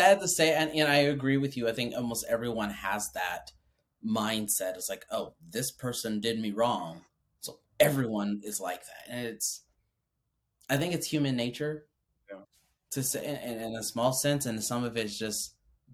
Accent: Midwest, United States; growing up in the Midwest, that was my mindset was that way

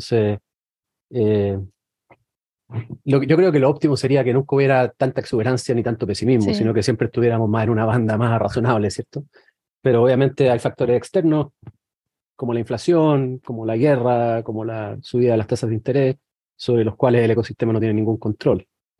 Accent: Chile; lo digo como chileno

